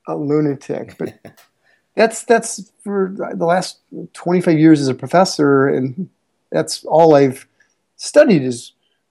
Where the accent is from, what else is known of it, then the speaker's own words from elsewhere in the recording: Iowa, United States; Well, so anyway, I grew up in Iowa, which is about the least coolest state to be from in all of the United States.